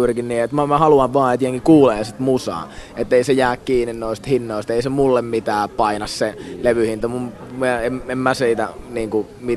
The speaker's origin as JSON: {"language": "Finnish", "town": "Lahti", "region": "Päijät-Häme", "country": "Finland", "said": "ei kun me ollaan Lahdesta"}